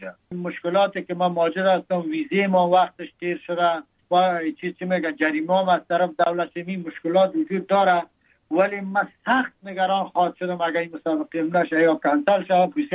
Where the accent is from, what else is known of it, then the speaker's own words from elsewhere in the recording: Afghanistan; now in Thailand; که یادم میاد مردم افغانستان، وطنم، دوری از وطن، مسافرت بر من رنج است، بر من تشویش است.